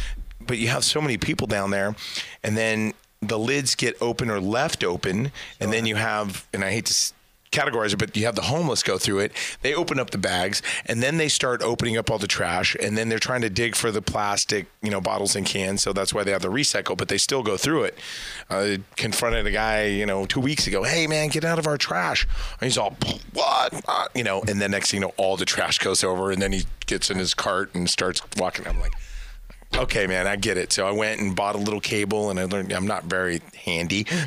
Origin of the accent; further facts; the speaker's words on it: San Diego, California, United States; I remember growing up in the East County, I mean, the ants, when it was hot, they were out all the time.